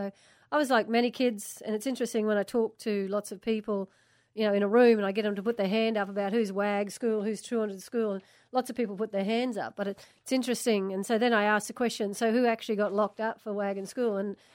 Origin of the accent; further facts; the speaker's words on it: Brisbane, Queensland, Australia; I grew up in the north side of Brisbane, over at Kedron. So my parents were working class.